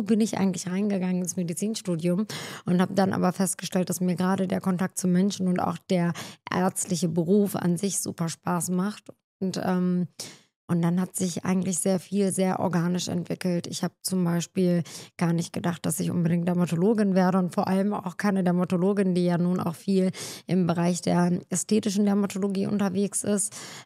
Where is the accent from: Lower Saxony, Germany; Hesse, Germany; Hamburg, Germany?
Lower Saxony, Germany; Hanover; ich bin ja in Hannover groß geworden, aufgewachsen und meine Mutter lebte dann aber irgendwann nach einer Zeit in Bremen und ich war dann ja mit 18 weg von zu Hause